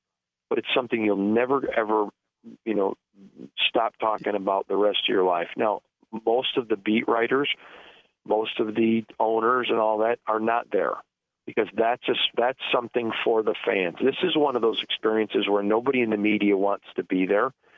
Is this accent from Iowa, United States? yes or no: no; Michigan, United States; he knows that I'm from Michigan